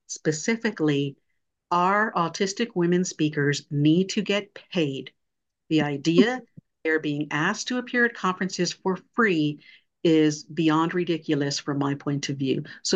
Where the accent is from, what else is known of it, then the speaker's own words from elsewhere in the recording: Texas, United States; And again, I'm from Texas. I say what I mean.